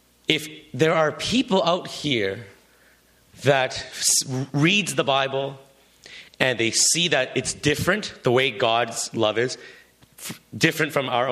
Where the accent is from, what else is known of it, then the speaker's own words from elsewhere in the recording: Vancouver, British Columbia, Canada; I grew up in Vancouver.